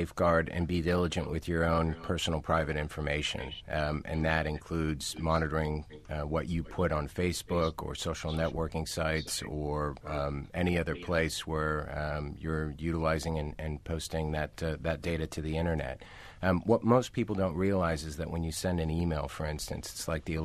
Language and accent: English; United States; maybe I'm too American on this, you really cannot rely on the state to protect you and your family.